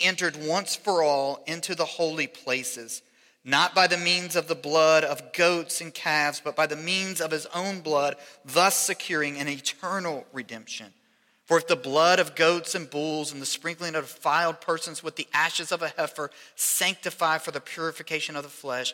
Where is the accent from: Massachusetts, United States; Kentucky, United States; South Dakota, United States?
Kentucky, United States; I grew up in Northern Kentucky.